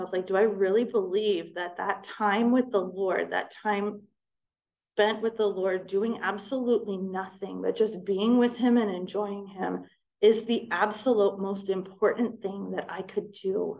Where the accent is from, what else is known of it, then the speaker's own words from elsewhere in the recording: Ohio, United States; So I'm from Ohio, which is in like really small town Ohio, which yeah, is a part of just my history, right?